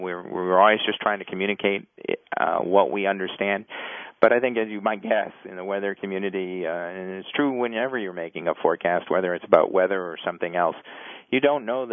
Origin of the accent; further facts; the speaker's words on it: Illinois, United States; Impacted by tornadoes when I was, 7 or 8 years old in my hometown in northern Illinois.